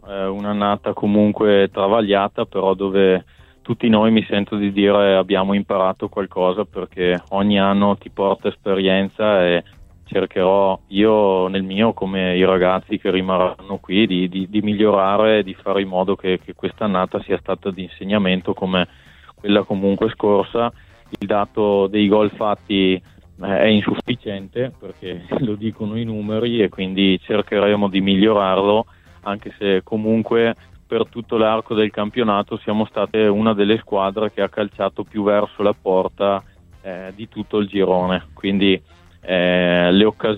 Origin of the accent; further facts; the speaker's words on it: Vicenza, Veneto, Italy; Io comunque sono vicentino, essendo vicentino sono tifoso del Vicenza, come gran parte degli abitanti di Vicenza e provincia.